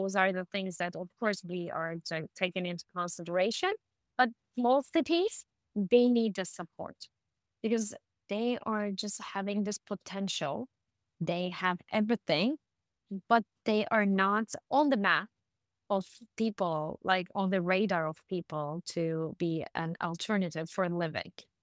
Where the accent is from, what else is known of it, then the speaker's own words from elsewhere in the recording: Turkey; connect it to the traditional nomadism of the Turkish culture, because Turkish people are nomads. We came from Central Asia. We have been nomads since we knew.